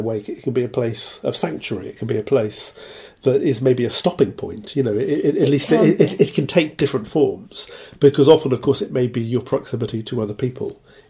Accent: Cardiff, Wales, United Kingdom; now in Canterbury, United Kingdom; Because, I'm from Cardiff, but there are lots of other places, I suppose including Canterbury, you know, where I am now, that I would call home.

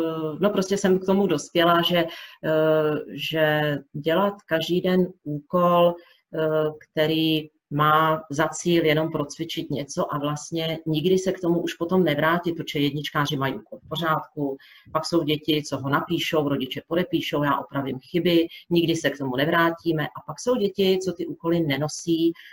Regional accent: Chomutov, Ústí nad Labem Region, Czechia; to už tady zaznělo. Pocházím z Chomutova.

